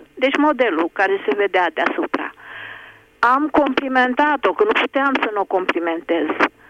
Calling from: Piatra Neamț, Neamț County, Romania; din Piatra Neamț.

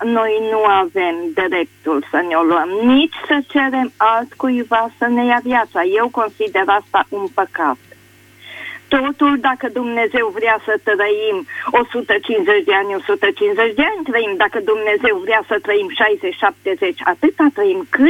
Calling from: Deva, Hunedoara County, Romania; din județul Hunedoara, vă sun de la Deva.

